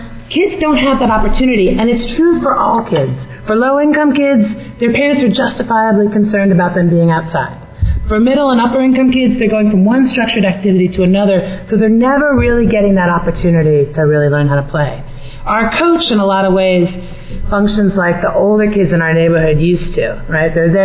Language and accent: English; Washington, District of Columbia, United States; So I'm 47 years old, and I grew up in Washington, D.C.